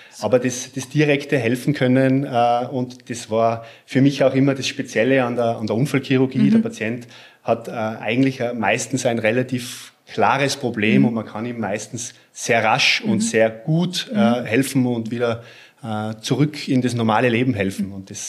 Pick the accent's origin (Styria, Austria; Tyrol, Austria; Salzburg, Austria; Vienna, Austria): Tyrol, Austria; Innsbruck; born there; accent: Tyrolean; Also ich bin ein gebürtiger Innsbrucker, wie man vielleicht hört.